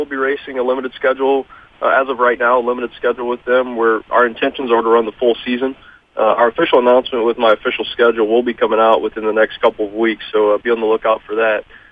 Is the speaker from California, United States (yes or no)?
no; Louisiana, United States; I grew up here in South Louisiana, and there's really not much as far as asphalt or paved racing down here.